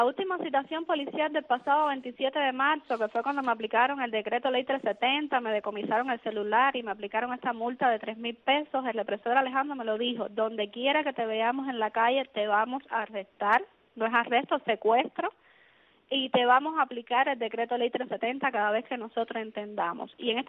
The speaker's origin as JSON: {"language": "Spanish", "country": "Cuba", "said": "Ya les dije que tampoco me iba a ir de mi país. Yo tengo tanto derecho como cualquier cubano a vivir en Cuba."}